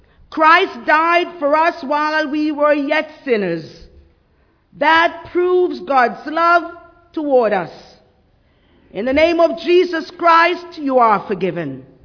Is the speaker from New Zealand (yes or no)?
no; Jamaica; I said, "But I'm from Jamaica and we see the beach all the time. We don't make a big deal."